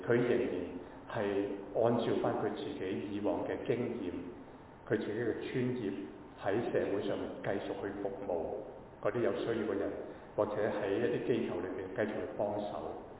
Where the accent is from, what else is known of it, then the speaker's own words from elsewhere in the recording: Hong Kong; 用回即是我們香港人的，你現在玩我